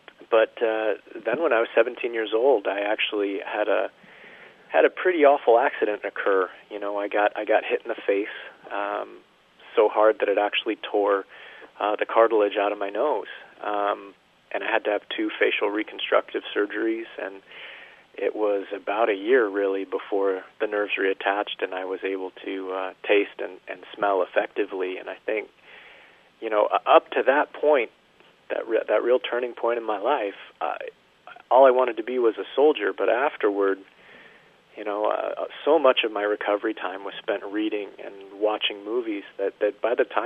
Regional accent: Colorado Springs, Colorado, United States; also born or lived in Scott Air Force Base, Illinois; You know, I'm originally from Colorado Springs.

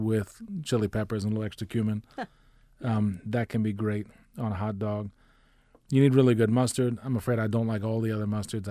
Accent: Baltimore, Maryland, United States; Can't help it. I'm from Baltimore.

